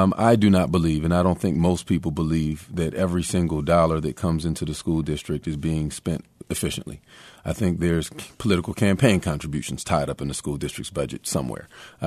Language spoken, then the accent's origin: English; Philadelphia, Pennsylvania, United States; We just called it growing up in Philly.